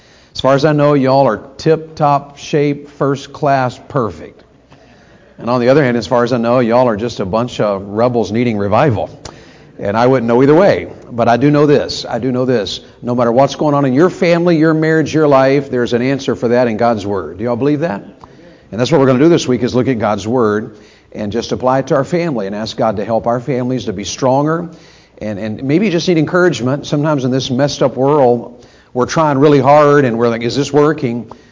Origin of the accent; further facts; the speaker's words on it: Tennessee, United States; also born or lived in Florida / Ohio; I'm from Florida. Actually, I grew up in Tennessee and I married a Yankee. So we lived in Ohio for 18 years.